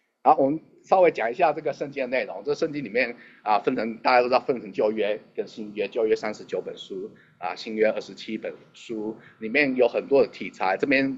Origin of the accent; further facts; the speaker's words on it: China; 那我们中国人讲到善事的时候，我们都想到造桥铺路、救济穷人这种的事情